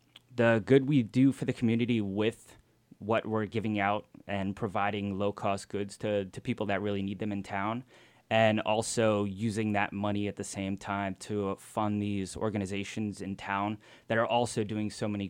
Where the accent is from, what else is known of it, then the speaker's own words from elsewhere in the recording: New Jersey, United States; I'm from New Jersey, a little suburb.